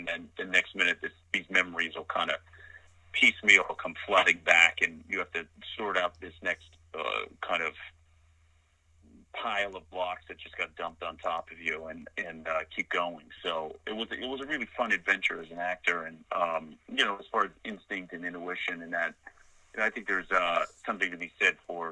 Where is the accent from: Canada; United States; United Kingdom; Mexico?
Canada; I'll always be Canadian and have the certain sensibilities and kind of a shared experience of as a Canadian.